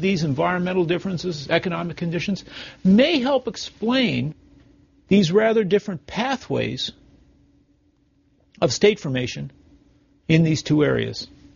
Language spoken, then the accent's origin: English; Canada; as a Canadian, I see that the border between the United States and Canada has gotten somewhat more border-like